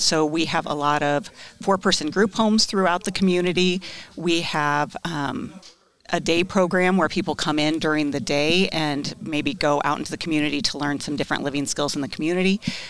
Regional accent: Pella, Iowa, United States; Yeah, I'm a Pella native, and I have actually been with COC for 24 years now.

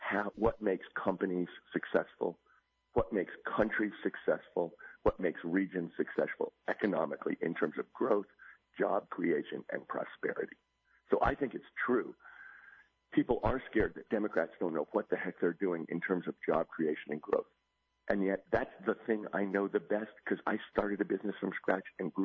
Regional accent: California, United States; I'm somebody who raises grass-finished cattle, chickens, and pigs in my home state of California.

